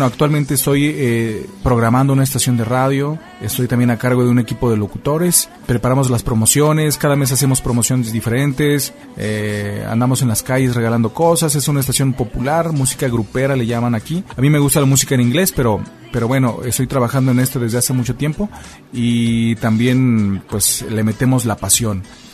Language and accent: Spanish; Guadalajara, Jalisco, Mexico; now in northern Mexico; Pero yo no soy chilango, yo soy de Guadalajara.